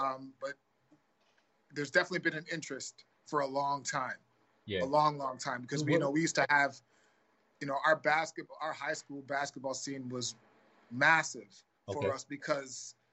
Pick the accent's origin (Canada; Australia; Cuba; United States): Canada; Toronto, Ontario; Yeah, well, I'm from Toronto.